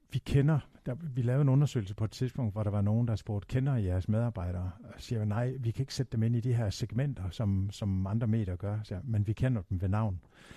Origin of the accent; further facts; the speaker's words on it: Region of Southern Denmark, Denmark; både som mindretalsmenneske og også som sønderjyde